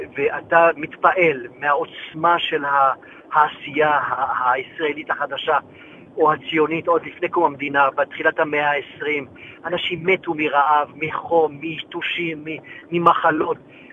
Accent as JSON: {"language": "Hebrew", "country": "Morocco", "moved": "yes", "lives_now": "Israel", "said": "אני באתי ממרוקו, אני לא שמעתי מעולם על הגזזת, רק כשהגעתי לפה, אני בהרבה תופעות מרוקאיות, למדתי אותם פה אגב, בארץ."}